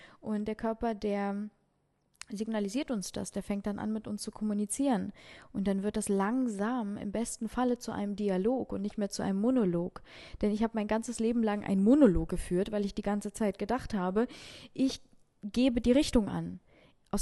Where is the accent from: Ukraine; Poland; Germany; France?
Ukraine; Also gerade auch als Mädchen, ich komme aus der Ukraine, ne?